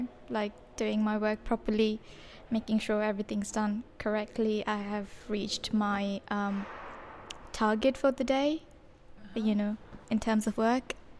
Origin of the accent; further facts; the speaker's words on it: Bangladesh; Bangladesh.